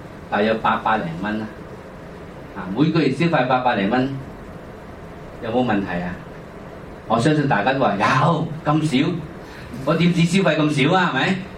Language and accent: Cantonese; Philippines; now in Hong Kong; 80年代之前呢我不是在香港的，我在菲律賓長大，在菲律賓讀中學讀大學的，所以80年代回來，